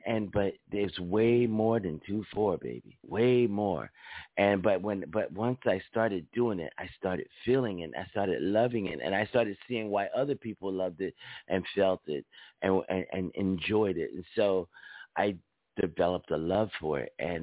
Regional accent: Philadelphia, Pennsylvania, United States; I come from Philadelphia. My home, my place of love and happiness is Philadelphia, Pennsylvania. I grew up on a street called Marston Street in North Philly

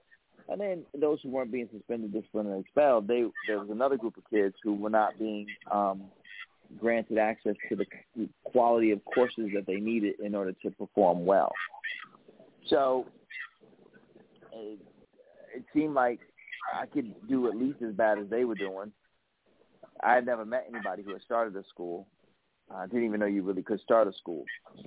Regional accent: Middletown, Connecticut, United States; I grew up in Connecticut, in a place called Middletown, Connecticut.

